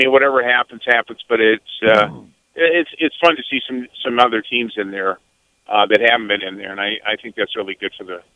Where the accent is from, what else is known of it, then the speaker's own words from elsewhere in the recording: Midwest, United States; They're a good ball club, and I'm from the Midwest.